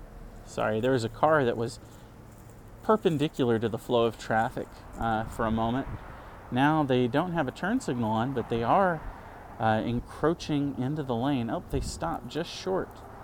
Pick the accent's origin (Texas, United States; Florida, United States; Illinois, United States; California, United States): Texas, United States; Growing up in Texas, which is kind of south, it's got a mixed identity.